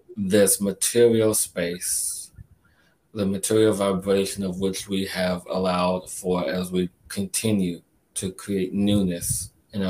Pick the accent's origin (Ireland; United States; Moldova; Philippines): Ireland; Well, actually, no, I am Irish.